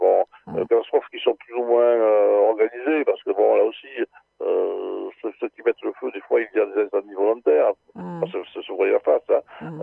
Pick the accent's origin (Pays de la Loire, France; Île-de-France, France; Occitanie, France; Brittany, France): Île-de-France, France; Paris; born there; Je suis né à Paris, mais aujourd'hui je ne pourrais plus vivre dans une ville comme Paris.